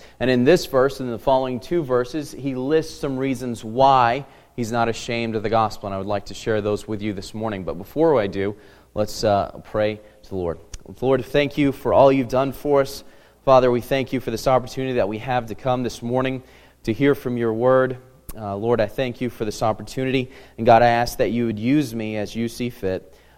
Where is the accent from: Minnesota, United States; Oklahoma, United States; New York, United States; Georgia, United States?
Georgia, United States; So I'm from Georgia, so I had to marry Rebel.